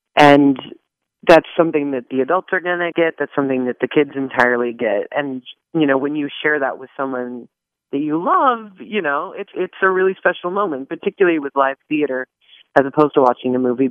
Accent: Denver, Colorado, United States; moved away as an adult; But yeah, I grew up in Denver, Colorado.

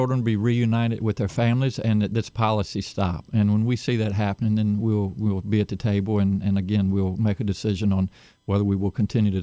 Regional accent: United States; just as a father, as a pediatrician, as an American, I couldn't accept that.

